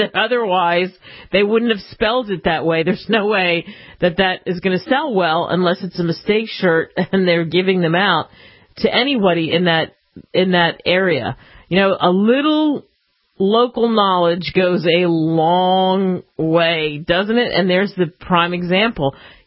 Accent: Philadelphia, Pennsylvania, United States; I'm from Philly, and it's the Schuylkill River, and nobody can spell Schuylkill.

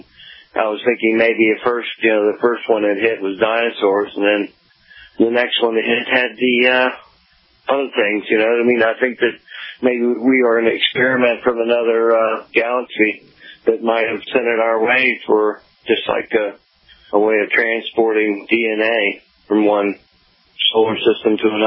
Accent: Ronceverte, West Virginia, United States; I'm from Roncevert, West Virginia. I'm listening to looks like 97.3 out of White Sulphur Springs.

